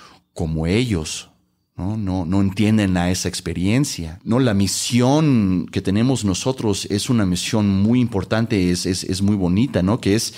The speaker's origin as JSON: {"language": "Spanish", "town": "Los Angeles", "region": "California", "country": "United States", "tie": "born or raised there", "said": "Yo soy parte mexicano, parte peruano, nacido en Los Ángeles, crecí ahí."}